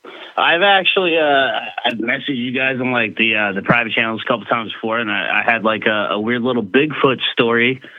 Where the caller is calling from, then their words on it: Tampa, Florida, United States; from Tampa, Florida.